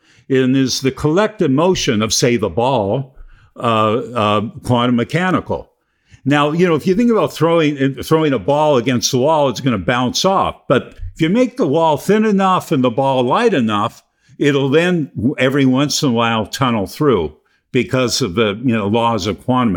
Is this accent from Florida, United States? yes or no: no; San Pedro, California, United States; I grew up in San Pedro, California, and grew up there my whole time.